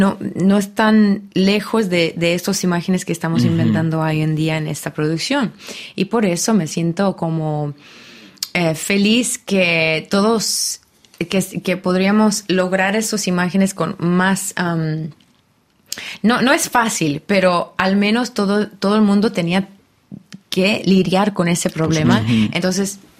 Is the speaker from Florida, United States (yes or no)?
no; Chicago, Illinois, United States; born there; Nací en Chicago